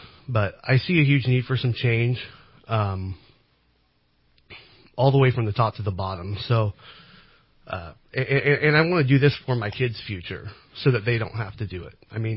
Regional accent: Cottonwood, California, United States; I've lived in Cottonwood my whole life. I was born here in Reading. I went to school at West Valley.

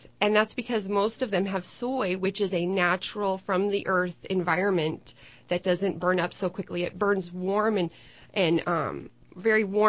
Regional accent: Los Angeles, California, United States; now in San Jose, United States; Well, I'm from Los Angeles, and then I moved to San Jose, and I've been here back and forth

